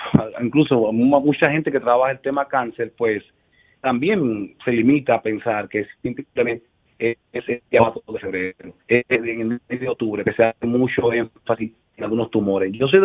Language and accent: Spanish; Dominican Republic; como sociedad y como médico y como dominicano